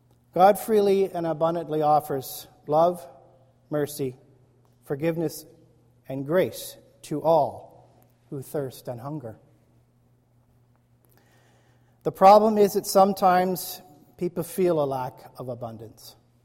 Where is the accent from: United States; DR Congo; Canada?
Canada; Brandon, Manitoba; born there; I was born in Brandon, Manitoba.